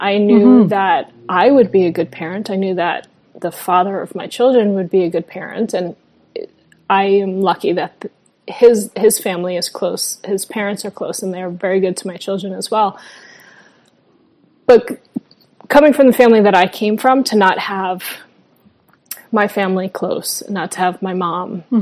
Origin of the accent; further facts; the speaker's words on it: Long Island, New York, United States; Sure. I'm from Long Island, New York. My majority of my family is there.